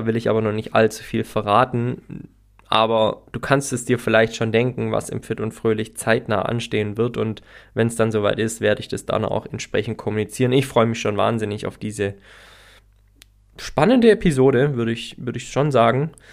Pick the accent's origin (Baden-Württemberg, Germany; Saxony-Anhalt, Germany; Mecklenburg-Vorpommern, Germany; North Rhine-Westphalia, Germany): Baden-Württemberg, Germany; Herrenberg; an einem Ort in meiner Heimatstadt Herrenberg an unserem Marktplatz